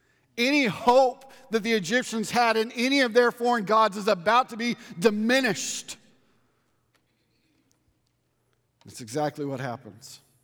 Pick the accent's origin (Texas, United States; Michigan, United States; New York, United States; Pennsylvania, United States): Texas, United States; We're from West Texas. We're used to dirt.